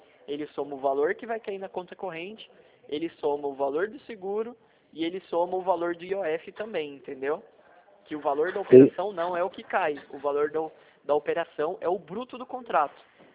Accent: São Paulo, Brazil; Eu não, sou do Vale do Paraíba.

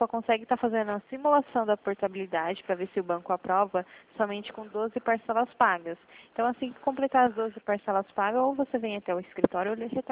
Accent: Americana, São Paulo, Brazil; Eu sou de Americana.

